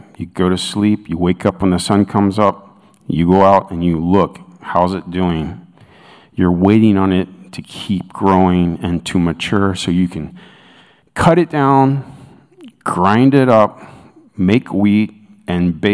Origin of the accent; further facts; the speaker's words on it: United States; Now, I have to admit, I'm from America. I'm from a Western culture.